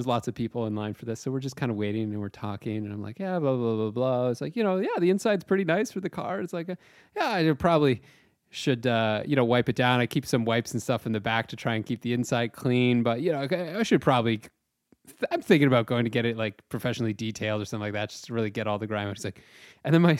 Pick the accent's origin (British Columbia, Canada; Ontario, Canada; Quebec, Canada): Ontario, Canada; Chatham; I was back home in my hometown of Chatham, Ontario.